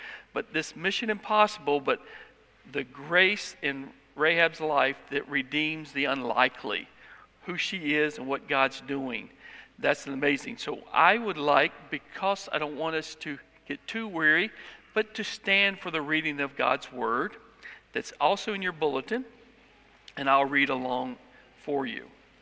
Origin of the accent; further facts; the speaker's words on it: Roanoke, Virginia, United States; So I grew up in Roanoke, Virginia.